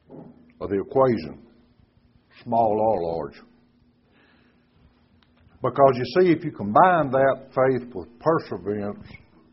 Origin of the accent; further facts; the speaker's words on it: Arkansas, United States; Because I'm from Arkansas.